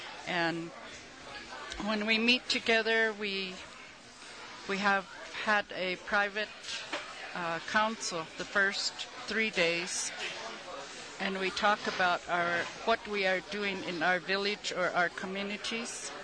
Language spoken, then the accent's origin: English; Lame Deer, Montana, United States; I'm a Cheyenne, and I'm from Montana, Lame Deer, Montana